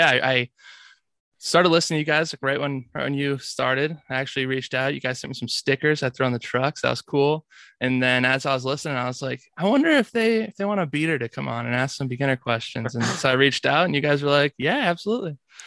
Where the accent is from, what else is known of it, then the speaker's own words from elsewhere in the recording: Michigan, United States; moved away as an adult; now in Portland, United States; So like I said, I'm originally from Michigan. I'm currently living in the Portland, Oregon area, and I essentially moved out here for paddling